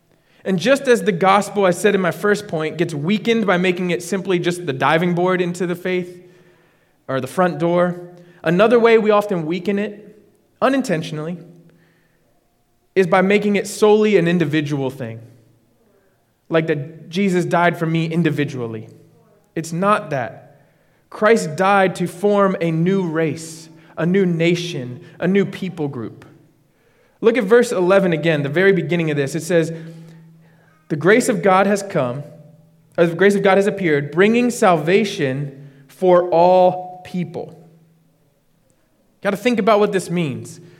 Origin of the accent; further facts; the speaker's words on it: United States; I'm an American man, right? Born and raised in the United States.